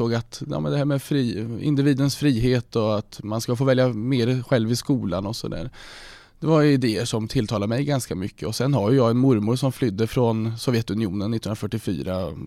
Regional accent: Finspång, Östergötland, Sweden; now in Linköping, Sweden; för jag är ju ursprungligen utanför Reimer från Karlbo, innan jag flyttade hit till Linköping för studier.

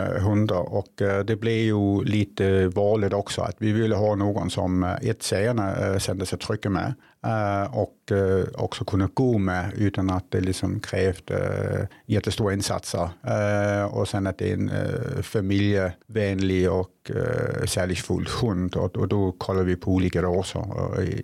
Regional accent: Denmark; Swedish is a second language; now in Sweden; som dansk då säger man att man är 52. Därför det är det jag är. Men nu fyller jag ju här i december 53. Och då säger man ju i Sverige att man är född 70 och är 53. Men idag är jag 52.

